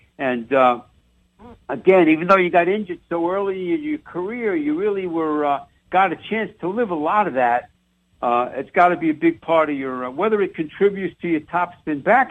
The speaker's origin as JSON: {"language": "English", "region": "New York", "country": "United States", "tie": "born or raised there", "said": "You know, I grew up in New York."}